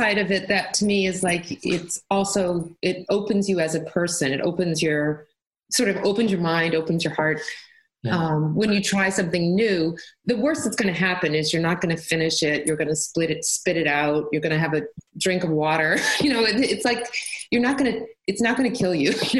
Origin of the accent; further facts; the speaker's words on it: United States; which as an American, if you smell that in the jar, you'd think who in their right mind would even put that near the kitchen.